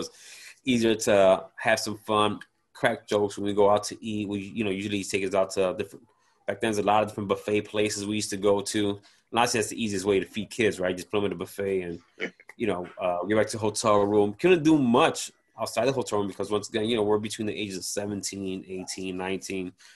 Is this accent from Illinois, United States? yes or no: yes; Chicago, Illinois, United States; That was awesome because that's where my family's from, Puerto Rico. I am Puerto Rican, but I was born and raised in Chicago.